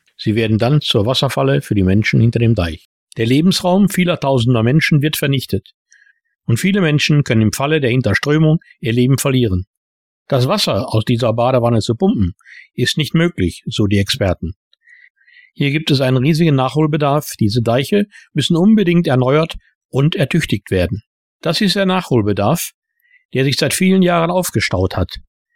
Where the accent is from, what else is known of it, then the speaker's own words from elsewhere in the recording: Wyk auf Föhr, Schleswig-Holstein, Germany; als Kind auf der Nordseeinsel Wick auf Föhr, habe ich die letzte große Sturmflut an der Nordseeküste miterlebt